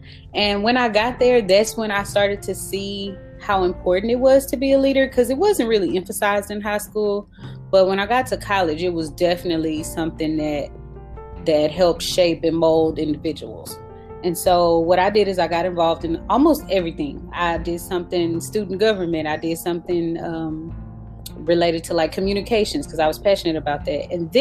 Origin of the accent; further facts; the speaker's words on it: Dallas, Texas, United States; now in Austin, United States; I'm from Dallas, Texas, but I currently reside in Austin, of course, being an employee at UT.